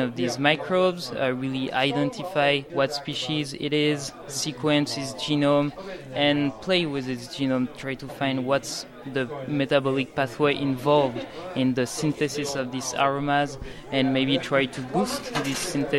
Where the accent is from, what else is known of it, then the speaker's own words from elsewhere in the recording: France; English is a second language; So I come from France and I ate that all my childhood.